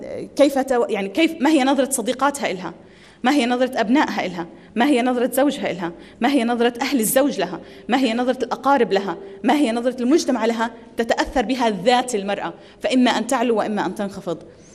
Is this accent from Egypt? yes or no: yes; Egypt; كما هي الحال عندنا في مصر.